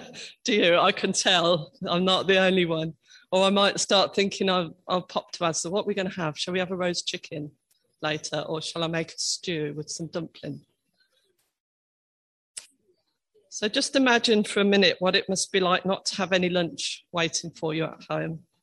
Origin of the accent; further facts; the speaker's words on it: Scaldwell, East Midlands, United Kingdom; I grew up in Scaldwell, which is a little village off the main road behind Brixworth. So between the A508 and the Kettering Road. Very small village in those days. And my dad was a farm labourer.